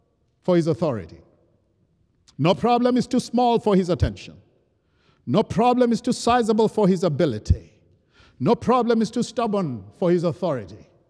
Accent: Kenya; we had gone to one of the rural parts of my home country, Kenya

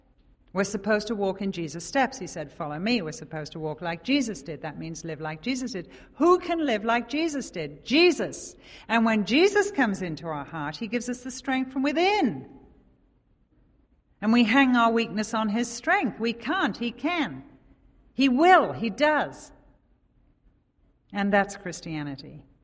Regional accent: England, United Kingdom; moved away; we live in a country where we're from England. So then he said, how long have you been here? And he said, and you've still got an accent.

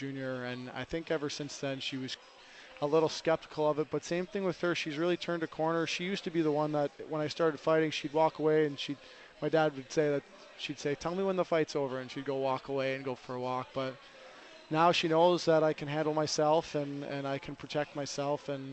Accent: Toronto, Ontario, Canada; We're from Toronto, and he couldn't get out, so my mom flew out.

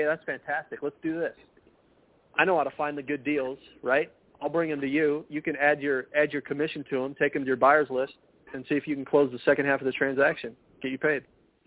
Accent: Denver, Colorado, United States; I'm from Denver. I'm a real estate investor

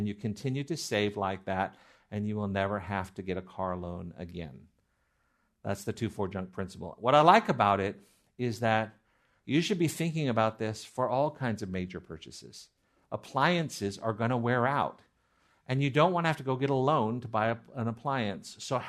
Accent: California, United States; you visit Montana, and they're not happy to see you visiting as a Californian.

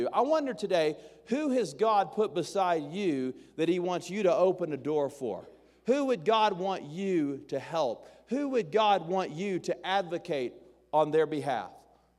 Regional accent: Texas, United States; I am from Texas. I tried to convince a guy the other day that I was from Montana, and he was not buying it. I got the accent to prove it. That's why I talk funny. I'm from Texas.

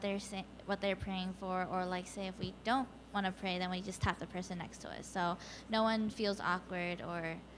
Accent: United States; Hi, so I'm Chinese American

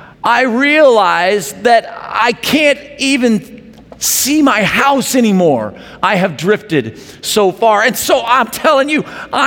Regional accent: Lake of the Ozarks, Missouri, United States; So I grew up in Lake of the Ozarks, Missouri.

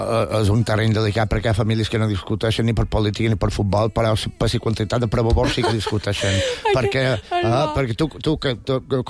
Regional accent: Palma, Balearic Islands, Spain; jo que som de Palma

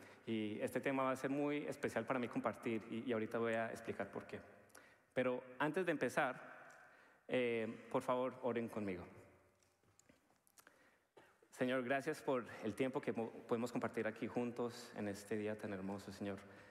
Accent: Colombia; pero esa parte no estoy seguro si lo puedo hacer porque como soy colombiano, ustedes me entienden, ¿verdad?

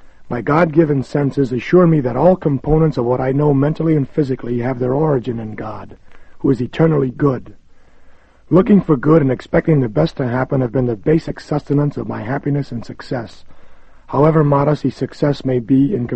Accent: Crockett, California, United States; When at 23 I ran for constable in my hometown of Crockett, California

